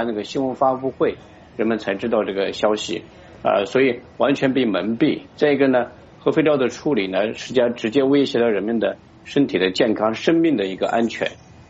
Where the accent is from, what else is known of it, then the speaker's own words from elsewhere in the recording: Qinghai, China; born there; 因为我自己呢就出生在这个青海那个地方，有个原子城就是中国第一颗原子弹爆炸的那个地方